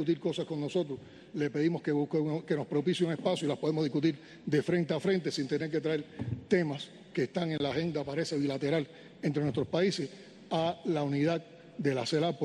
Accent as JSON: {"language": "Spanish", "country": "Cuba", "said": "como cubanos"}